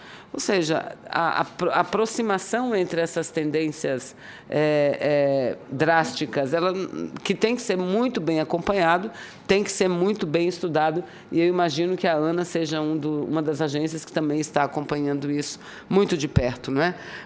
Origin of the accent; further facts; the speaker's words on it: Amazonas, Brazil; E eu sou lá do Amazonas, lá onde nós acabamos de bater o recorde, né?